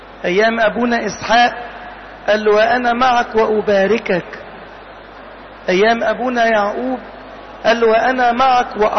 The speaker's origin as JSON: {"language": "Arabic", "country": "Egypt", "said": "في بلادنا مصر هنا"}